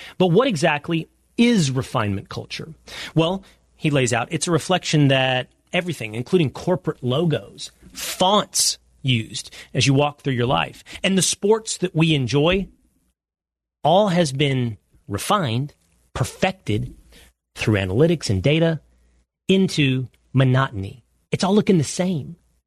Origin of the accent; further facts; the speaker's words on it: Texas, United States; I'm a Texan. I want us to have our, yeah, jingoistic Texan culture.